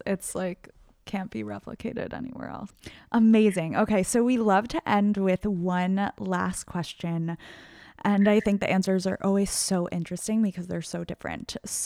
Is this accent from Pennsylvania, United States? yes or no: no; New York, United States; Doopie and I grew up in New York and we left a couple of years ago and went out to the West Coast and totally like forgot what that felt like.